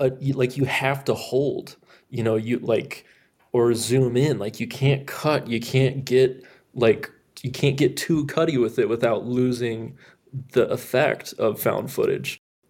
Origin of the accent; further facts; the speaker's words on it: Minneapolis, Minnesota, United States; I'm from Minneapolis, and that's where we shot, was in Minnesota.